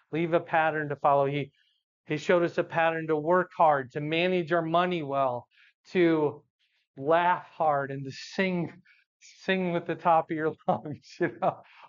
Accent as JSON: {"language": "English", "town": "Fort Dodge", "region": "Iowa", "country": "United States", "tie": "born or raised there", "said": "We'd already moved to Cedar Rapids by then. I grew up in Fort Dodge."}